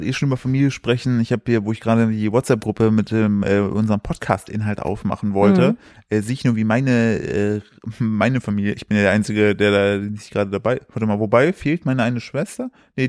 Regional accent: East Germany, Germany; Fasching, wie es bei uns im Osten heißt

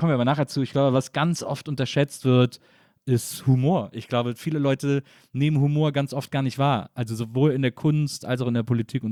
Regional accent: Dibbersen, Lower Saxony, Germany; Dibbersen, ich komme aus Dibbersen, da hört man so richtig den spitzen Stein raus.

